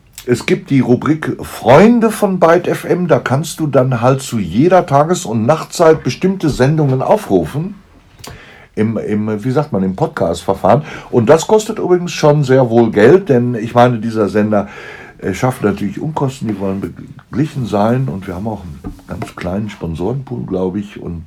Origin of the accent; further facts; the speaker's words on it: Hamm, North Rhine-Westphalia, Germany; Ja, ich komme aus Hamm in Westfalen.